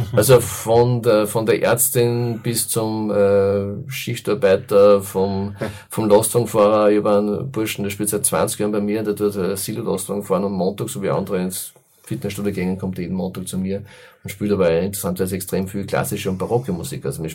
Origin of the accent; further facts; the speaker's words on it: Enns, Upper Austria, Austria; das war mir ein ganz großes Anliegen für meine Heimatstadt Enz.